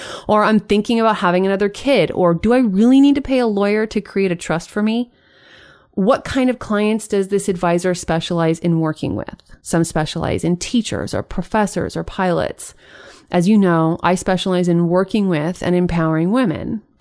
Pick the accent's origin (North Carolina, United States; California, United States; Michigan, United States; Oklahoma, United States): California, United States; San Jose; I even have clients here in my hometown of San Jose, California